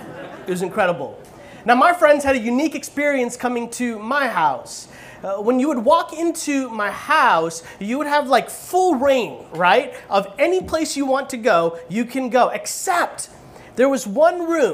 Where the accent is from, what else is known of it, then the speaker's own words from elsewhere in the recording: Chicago, Illinois, United States; So my parents immigrated from India. We landed in Chicago. I would argue the greatest city in the United States.